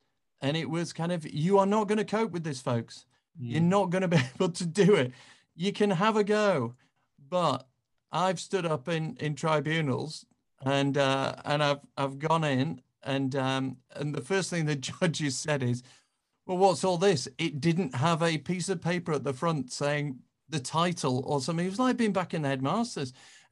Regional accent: Yorkshire and the Humber, United Kingdom; I mean, look, I'm a Yorkshireman.

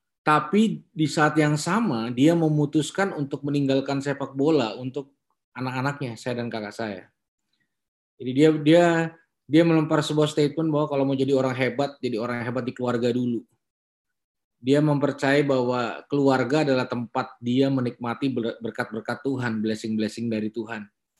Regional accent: Ambon, Maluku, Indonesia; Ya sebagai orang Ambon ya, harusnya awalnya saya bisa punya gambaran apa yang terjadi

